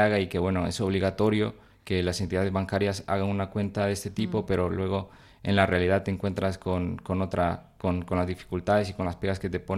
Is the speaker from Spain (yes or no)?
yes; Bilbao, Basque Country, Spain; yo soy de Uribarri